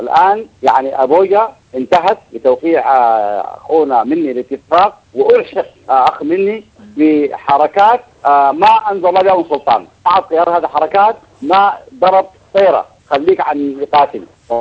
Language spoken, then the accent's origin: Arabic; Darfur, Sudan; ولكن نحن أبناء دارفور يعني حقنا في السوق